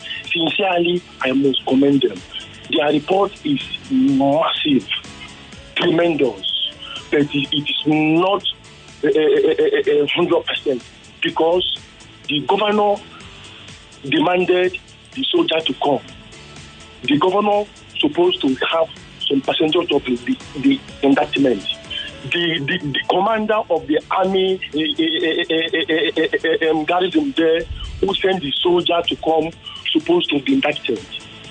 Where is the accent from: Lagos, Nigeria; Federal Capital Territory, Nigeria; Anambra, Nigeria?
Lagos, Nigeria; Surulere; from Surulere.